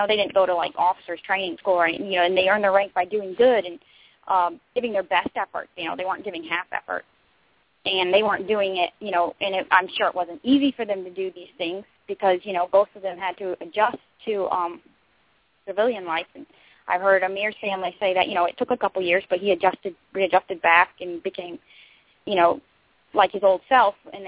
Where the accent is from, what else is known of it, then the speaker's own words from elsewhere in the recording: United States; Well, I've always, you know, like, growing up in America, I've always had, like, you know, heroes and everything.